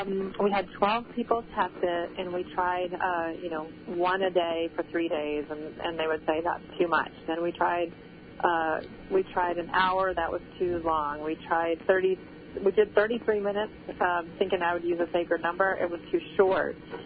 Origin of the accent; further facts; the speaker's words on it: Detroit, Michigan, United States; I grew up in Detroit. Women don't invent things.